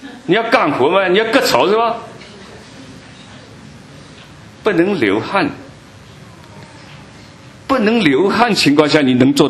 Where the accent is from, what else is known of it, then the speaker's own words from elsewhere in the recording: China; 特别对我们中国人来说是非常难的